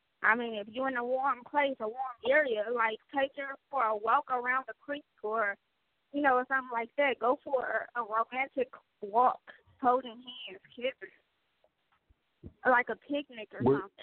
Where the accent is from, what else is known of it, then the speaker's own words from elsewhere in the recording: Midwest, United States; So, me personally, I'm from the Midwest.